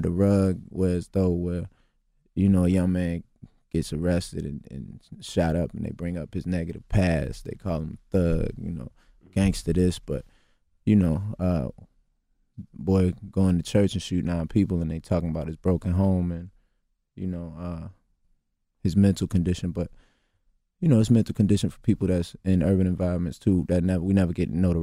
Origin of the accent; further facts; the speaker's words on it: Virginia, United States; You know, I'm from Virginia.